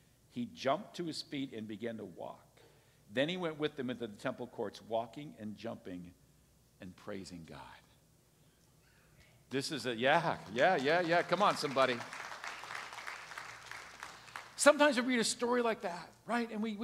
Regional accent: Green Bay, Wisconsin, United States; I grew up in the Green Bay area.

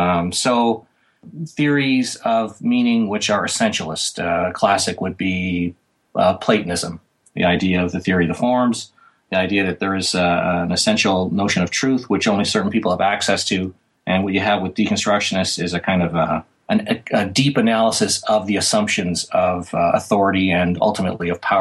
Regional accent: Ontario, Canada; And before that, I come from Northwestern Ontario

